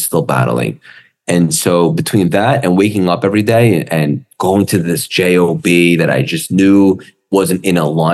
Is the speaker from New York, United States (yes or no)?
yes; Long Island, New York, United States; Pretty much. I mean, I grew up in Long Island.